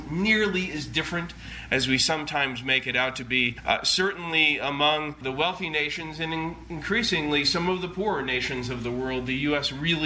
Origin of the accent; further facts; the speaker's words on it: New York, United States; In places like my home state of New York